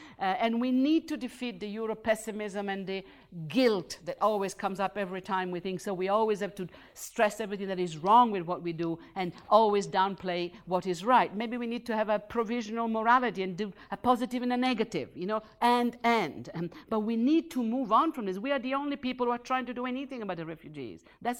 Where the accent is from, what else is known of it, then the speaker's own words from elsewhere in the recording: Australia; I'm Australian, and I see what happens to refugees in Australia.